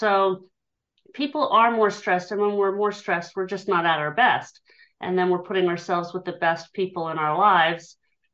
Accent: Hershey, Pennsylvania, United States; Well, I'm speaking from the Philadelphia area in Pennsylvania, and I am originally from Hershey, Pennsylvania. So I just headed a little more east to land, but so I've always lived in PA.

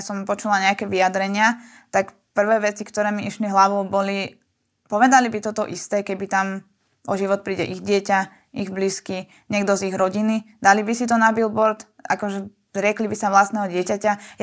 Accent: Kremnica, Banská Bystrica Region, Slovakia; čo som bola doma v Kremnici

